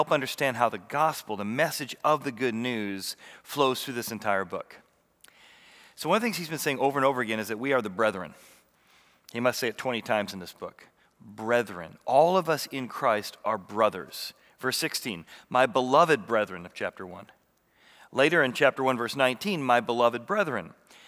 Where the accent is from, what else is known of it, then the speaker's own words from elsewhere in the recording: Illinois, United States; I grew up in Illinois, so I always think corn.